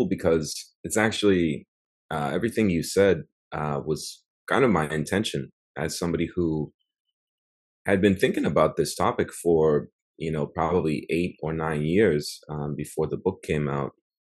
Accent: United States; now in Monterrey, Mexico; I live in Monterrey at the moment, yep. But I'm from the United States, but I've been living here for a few years, so.

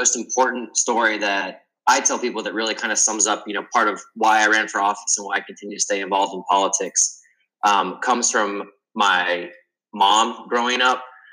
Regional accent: Spartanburg, South Carolina, United States; And that really summed up what it was like for me growing up in Spartanburg, South Carolina, going to school in Columbia, South Carolina, returning to Greenville, South Carolina.

